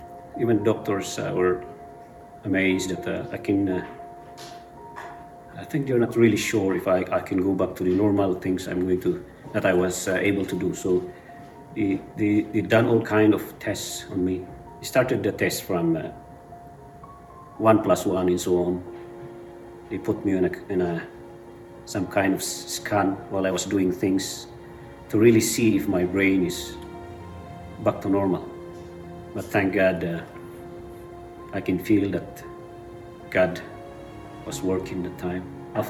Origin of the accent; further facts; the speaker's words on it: Philippines; English is a second language; My story began in 1975 when I was born back home in the Philippines.